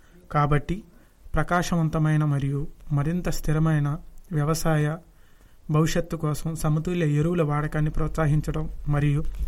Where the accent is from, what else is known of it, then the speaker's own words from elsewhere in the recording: Undavalli, Andhra Pradesh, India; నేను ఒక రైతుని. మా ఊరు ఉండవల్లి. నేను డిగ్రీ చదువుకున్నాను. నేను ఒక రైతు కుటుంబం నుంచి వచ్చాను.